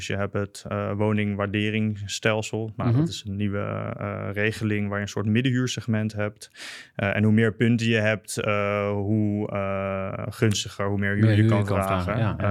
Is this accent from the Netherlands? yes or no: yes; Netherlands; Nou zijn wij Nederlanders veel meer polderaars.